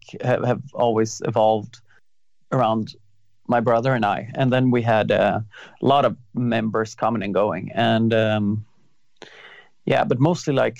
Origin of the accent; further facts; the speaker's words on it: Sweden; I'm in Sweden right now. I'm in my hometown where my brother and I are running a small little studio thing here, working on new music mostly, yeah.